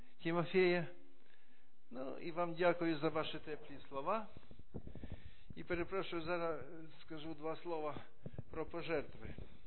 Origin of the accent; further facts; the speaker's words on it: Poland; Ukrainian is a second language; ми, поляки, не святкуємо день народження, у нас святкують іменини